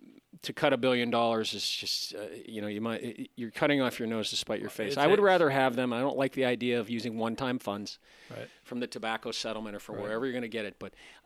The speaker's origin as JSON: {"language": "English", "region": "Pennsylvania", "country": "United States", "tie": "born or raised there", "said": "Beaver County, my hometown."}